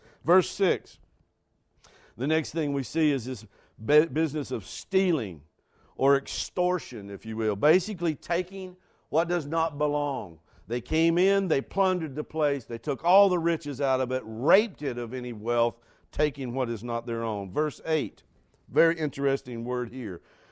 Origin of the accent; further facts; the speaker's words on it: Mooresville, North Carolina, United States; Glenn was part of our community where I grew up in Mooresville, North Carolina, just outside, actually, of Mooresville, North Carolina.